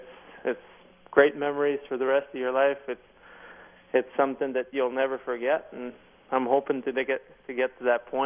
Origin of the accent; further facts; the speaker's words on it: Quebec City, Quebec, Canada; also born or lived in Calgary; No, I grew up in Quebec City, so we've got a house in Quebec City, and we've got a house in Calgary.